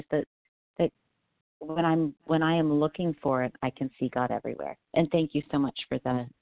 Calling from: Colorado, United States; I am calling from Colorado.

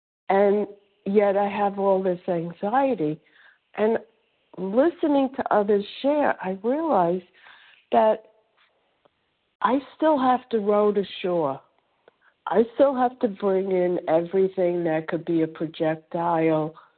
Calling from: Florida, United States; from Florida.

